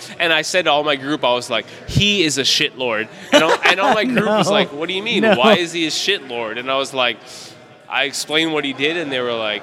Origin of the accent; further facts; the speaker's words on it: California, United States; I'm from California, so I've tried Space Trace multiple times